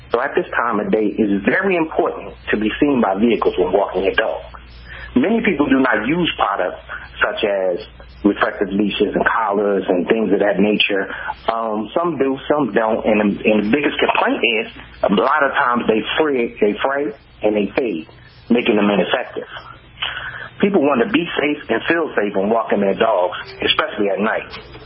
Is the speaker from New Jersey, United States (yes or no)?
yes; Newark, New Jersey, United States; A little bit about myself. I'm from Newark, New Jersey, and I'm actually a OES veteran